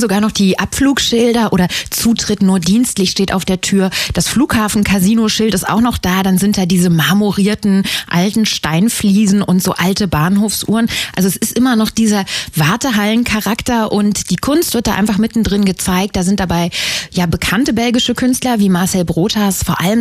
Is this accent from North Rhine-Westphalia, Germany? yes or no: no; Berlin, Germany; als Berlinerin